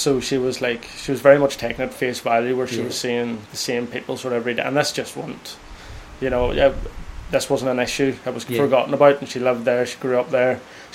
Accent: Garvagh, Northern Ireland, United Kingdom; I'm from Derry. Grew up in a wee town called Garva. Garva was probably someone like myself. It probably wasn't the best place to be brought up. There was goods and bads to it.

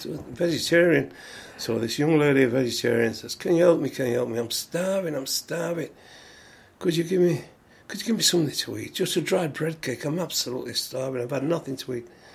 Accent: Hackenthorpe, Yorkshire and the Humber, United Kingdom; Yeah, I was brought up in Hackenthorpe

